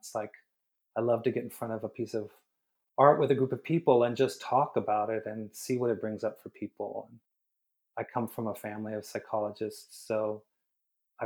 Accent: Los Angeles, California, United States; And I grew up in Los Angeles.

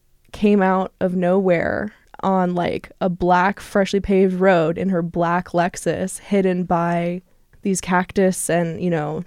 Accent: Hawaii, United States; now in Tucson, United States; I am a recent graduate of the University of Arizona, but I'm originally from Hawaii, but I came to Tucson basically for architecture school.

